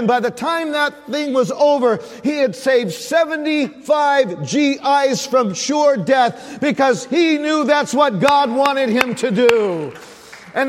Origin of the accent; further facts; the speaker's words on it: California, United States; born there; also born or lived in Northwest US; Now, I originally come from California, so I'm a Californian but by birth, but I'm a Northwesterner at heart.